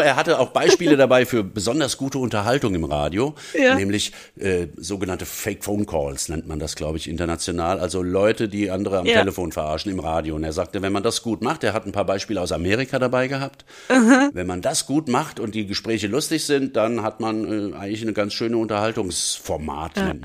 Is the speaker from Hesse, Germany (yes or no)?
yes; Hesse, Germany; accent: Hessian; mit hessischem, meinem ja zweiten Muttersprachendialekt, den ich von meinem Vater habe, gebürtige Frankfurter